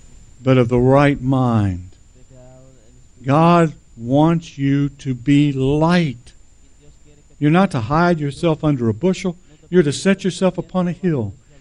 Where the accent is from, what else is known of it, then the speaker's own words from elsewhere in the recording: Electra, Texas, United States; I was from Electra, Texas. So naturally, I said, "See the light."